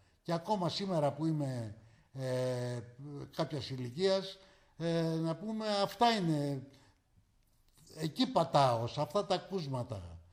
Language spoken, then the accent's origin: Greek; Kallithea, Attica, Greece; η μητέρα μου ήταν από την Καβάλα. Εγώ γεννήθηκα στην Καλλιθέα, όπως είπα, και εκεί μεγάλωσα.